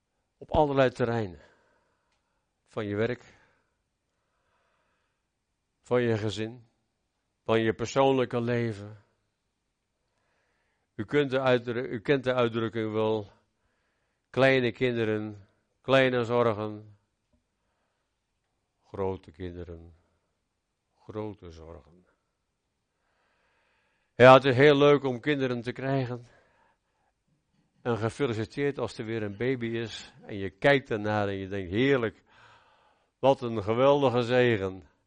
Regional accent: Katwijk, South Holland, Netherlands; Ik ben in Katwijk geboren en getogen en ik weet hoe de zee tekeer kan gaan.

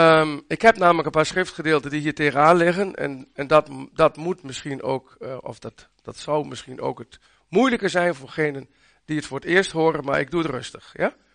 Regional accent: Oldebroek, Gelderland, Netherlands; Ik kom uit Oldebroek, dus ik spreek een wat andere taal.

